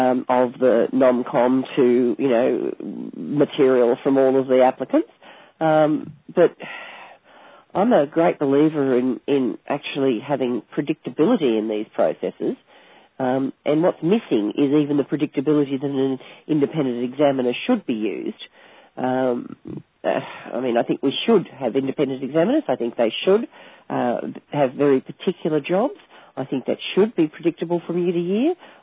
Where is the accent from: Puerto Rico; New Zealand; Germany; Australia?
Australia; accent: Australian; Now, English is my first language, although really it's Australian, which is only a very distant relationship to actual English.